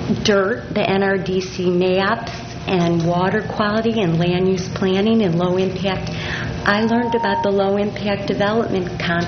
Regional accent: Los Osos, California, United States; I'm from Los Osos and San Luis.

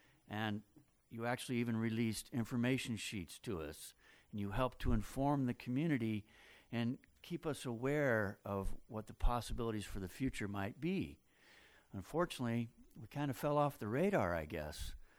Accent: Santa Rosa, California, United States; I'm from Roseland, which is over in southwest Santa Rosa.

